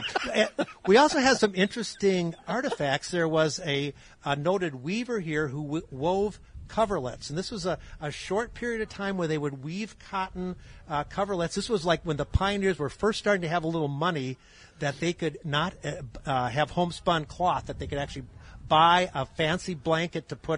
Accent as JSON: {"language": "English", "region": "Wisconsin", "country": "United States", "moved": "as an adult", "lives_now": "Harmony, United States", "said": "No, I'm actually from Wisconsin. If you find a funny twang in my voice, but my wife and I came here about 30 years ago."}